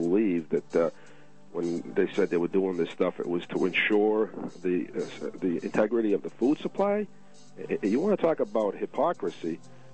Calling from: Massachusetts, United States; from Tennessee. I'm … from Massachusetts.

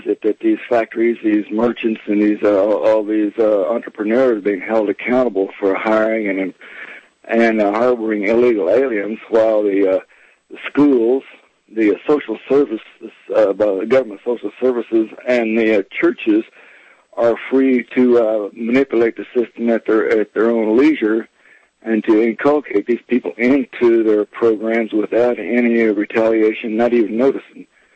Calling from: Missouri, United States; from south of Missouri, down here where Missouri laps over in Arkansas.

